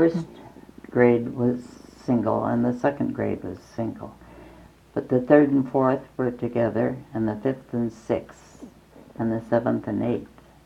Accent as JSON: {"language": "English", "town": "Fairbanks", "region": "Alaska", "country": "United States", "tie": "born or raised there", "said": "my earliest memories were of having a real wonderful childhood, and we were all close, the children, and we did a lot of playing outdoors in the summertime"}